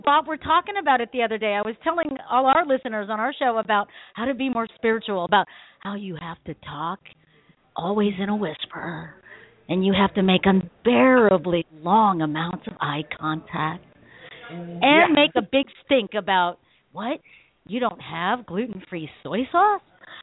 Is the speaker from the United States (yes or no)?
no; Philippines; I'm Filipino.